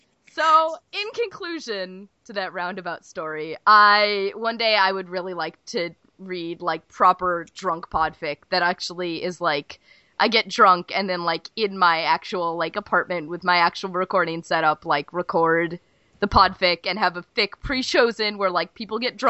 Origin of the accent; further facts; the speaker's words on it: Minnesota, United States; I'm from Minnesota, but I fucking hate Minnesota nice